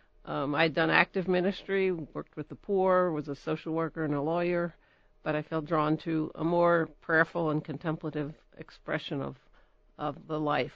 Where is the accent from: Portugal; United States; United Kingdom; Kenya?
United States; Pennsylvania; Originally from Pennsylvania.